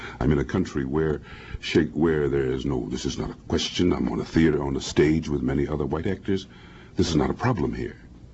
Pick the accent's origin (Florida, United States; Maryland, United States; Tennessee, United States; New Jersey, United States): New Jersey, United States; And so I grew up in Jersey in a rather Southern atmosphere, and so, and my father was a minister, and I was shaped against that background.